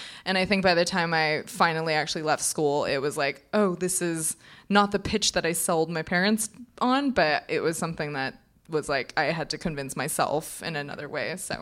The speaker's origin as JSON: {"language": "English", "region": "California", "country": "United States", "tie": "born or raised there", "said": "So I grew up in California, and it was a very comfortable suburban life."}